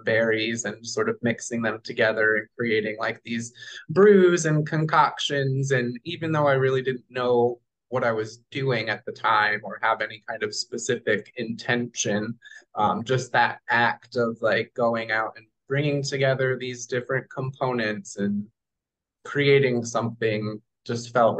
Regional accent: Indiana, United States; So, I grew up in Indiana, which, you know, similar climate, I guess, to like Northwestern Europe.

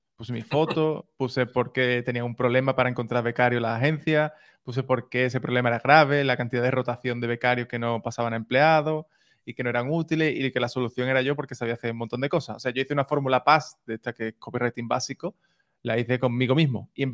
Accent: Cádiz, Andalusia, Spain; yo soy de Cádiz, tengo 33 años para 34

